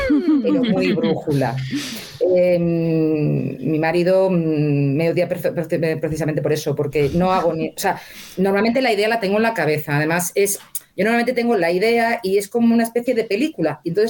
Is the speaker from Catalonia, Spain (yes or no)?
no; Valladolid, Castile and León, Spain; A mí me hubiese gustado enmarcarlo aquí en Valladolid, ¿no? Porque sí me gusta escribir también de mi tierra.